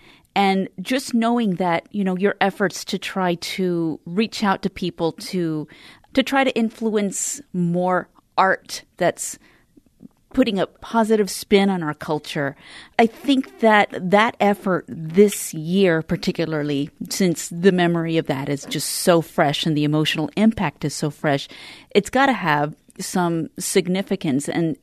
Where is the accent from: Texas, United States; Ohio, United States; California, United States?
Texas, United States; El Paso; You know, I'm from El Paso. I'm very familiar with the community